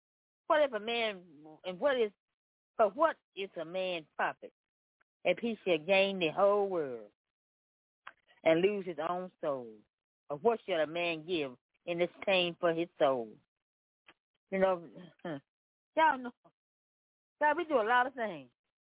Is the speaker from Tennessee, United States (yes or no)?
yes; Memphis, Tennessee, United States; I'm from Memphis, Tennessee.